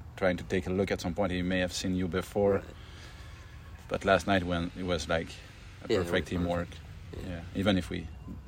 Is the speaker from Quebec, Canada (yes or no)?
yes; Quebec, Canada; French Canadian. So I'm from Quebec, Canada